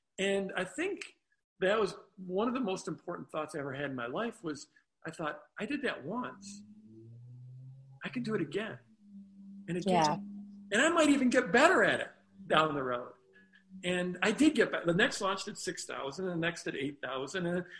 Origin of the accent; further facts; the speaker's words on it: United States; Sorry for the brag. I'm being American.